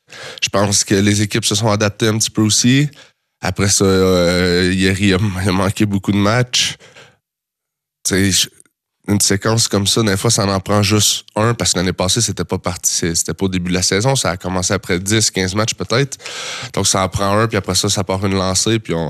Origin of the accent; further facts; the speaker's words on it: Switzerland; Je vais devoir le refaire l'année prochaine aussi en tant que Suisse.